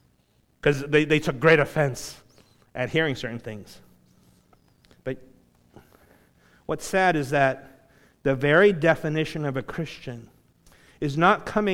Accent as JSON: {"language": "English", "town": "Los Angeles", "region": "California", "country": "United States", "tie": "born or raised there", "said": "And I was born in South Central LA, so what's up?"}